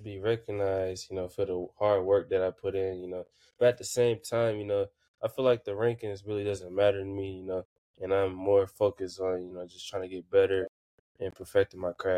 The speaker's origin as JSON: {"language": "English", "town": "Houston", "region": "Texas", "country": "United States", "tie": "born or raised there", "lives_now": "Ohio, United States", "said": "I'm fortunate to be, you know, born and raised in Houston, Texas, and I moved on to Ohio where I'm at now"}